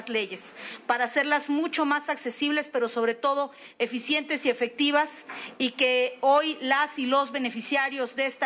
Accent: Mexico; como mexicanas y como mexicanos.

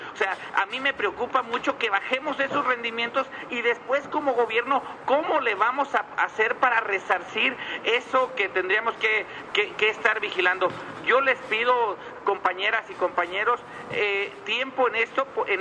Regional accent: Mexico; esa semilla que nos identifica como mexicanos

